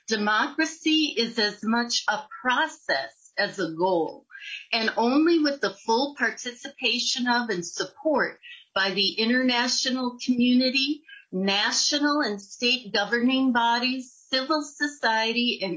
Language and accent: English; Caledonia, Minnesota, United States; from Caledonia, Minnesota in Houston County, and am a La Crescent High School graduate.